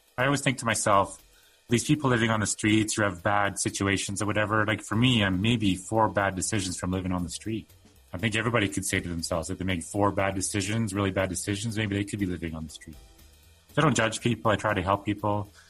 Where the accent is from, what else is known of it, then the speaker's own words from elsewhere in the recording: Canada; as a Canadian